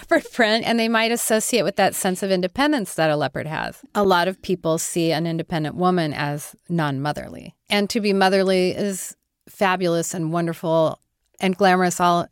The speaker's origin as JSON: {"language": "English", "town": "Pawnee Rock", "region": "Kansas", "country": "United States", "also_born_or_lived": "Denver", "said": "We're from Smith Center in Pawnee Rock. So. And I was born in Denver, but yes."}